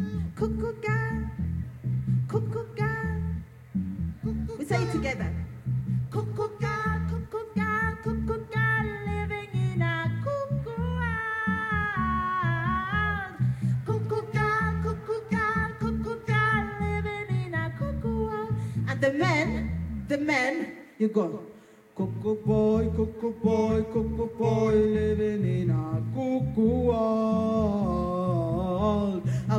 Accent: Uganda; also born or lived in Sweden; now in Germany; because also I grew up in Uganda, I grew up in Sweden, and I live in Germany, and, you know, I move a lot

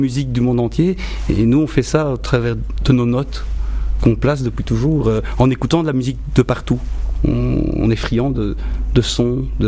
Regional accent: Namur, Wallonia, Belgium; accent: Namur; je suis quand même namurois, comme on l'entend à mon accent.

